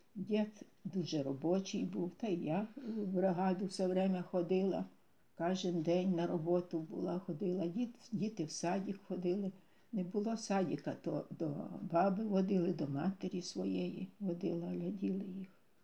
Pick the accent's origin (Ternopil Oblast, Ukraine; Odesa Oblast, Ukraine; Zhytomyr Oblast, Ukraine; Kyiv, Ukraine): Ternopil Oblast, Ukraine; moved away; я сама з Тернопільської області живу, жили ми там, батьки наші, 2 брати.